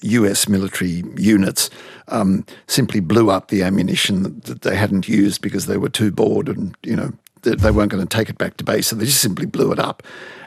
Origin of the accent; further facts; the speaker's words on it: Australia; I mean, I have never seen a contingent of children dressed up in military uniforms in Australia marching through the streets.